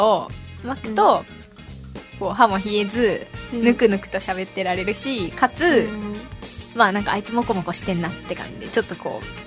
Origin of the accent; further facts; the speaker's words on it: Okayama, Japan; そうですね、岡山国岡山国で育ってきましたよ。